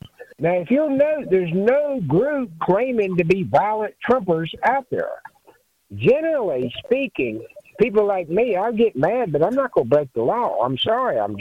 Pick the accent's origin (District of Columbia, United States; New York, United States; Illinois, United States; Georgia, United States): Georgia, United States; Atlanta; But I'm from Atlanta, and the socialist movement there is just alive and well, my friends.